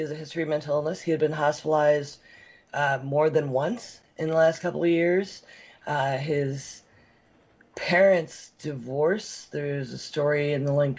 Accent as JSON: {"language": "English", "town": "Buffalo", "region": "New York", "country": "United States", "tie": "born or raised there", "said": "But WGRZ, I still follow my hometown news, and they're like, \"Oh, geez, he was a Buffalo kid,\""}